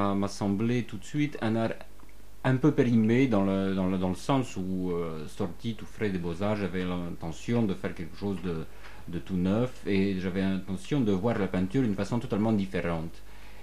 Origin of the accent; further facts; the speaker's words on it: Poland; Vous voulez dire que je viens de Pologne?